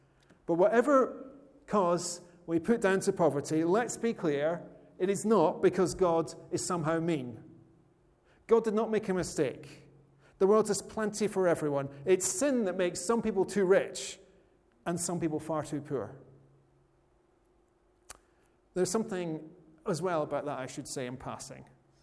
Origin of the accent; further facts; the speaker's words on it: Scotland, United Kingdom; Now, I come from Scotland, as you know